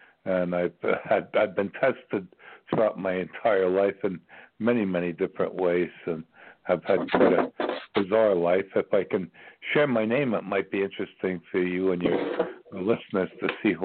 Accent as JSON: {"language": "English", "region": "New York", "country": "United States", "lives_now": "Virginia, United States", "said": "I'm from New York originally, too."}